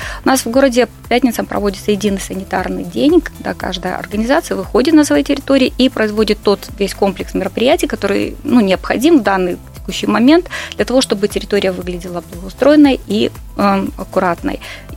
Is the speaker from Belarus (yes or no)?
yes; Belarus; мы, как настоящие белорусы, естественно, тоже вопросы благоустройства, наведения порядка, они у нас уже в крови